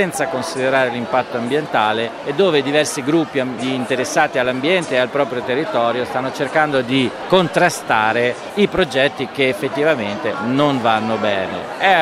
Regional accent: Trentino-Alto Adige, Italy; moved away as an adult; Sì, sono nato in Alto Adige e ci ho vissuto fino ai 18-19 anni e poi sono andato a studiare fuori e quasi non sono più tornato. Ho fatto ancora un piccolo periodo lì, ma sono ormai più di 25 anni che sono nel Lazio

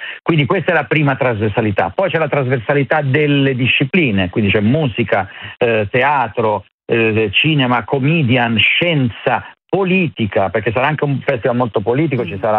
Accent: Comerio, Lombardy, Italy; io l'ho fatto nel mio paese natio, un altro posto micro che è Comerio, in provincia di Varese

